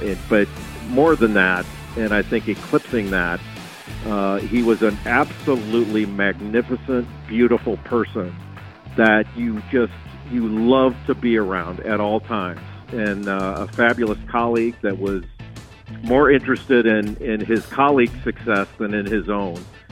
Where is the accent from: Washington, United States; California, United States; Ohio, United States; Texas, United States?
California, United States; I grew up in Southern California and grew up with Bill Walton as an idol of mine